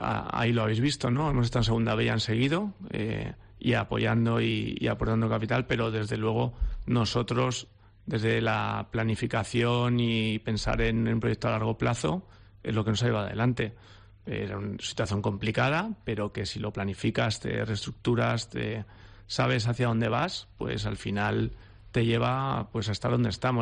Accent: Seville, Andalusia, Spain; born there; Yo, de hecho, nací en Sevilla, pero mi familia es de Sevilla y de Huelva.

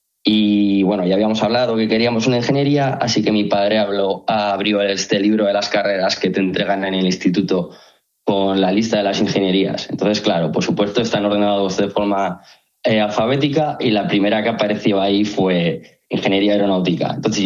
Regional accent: Alfaro, La Rioja, Spain; yo soy un chico de Alfaro, que queda muy lejos de Tokio.

